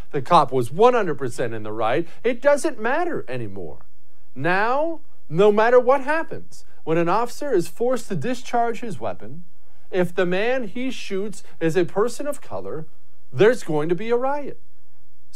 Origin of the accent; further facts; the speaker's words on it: Montana, United States; I grew up in Montana and I love New York City.